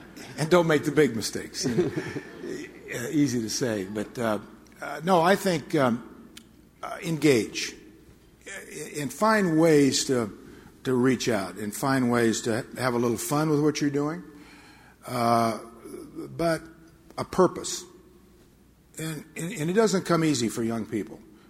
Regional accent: Nebraska, United States; I used to say, I'm from Nebraska. You know where that is. That's the center of the universe.

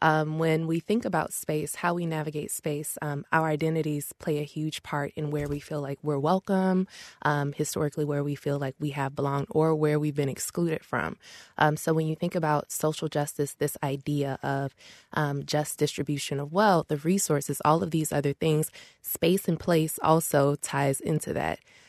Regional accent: the South, United States; I was born and raised in the South. Even moving to the Midwest here, figuring out, you know, my place, where I belong

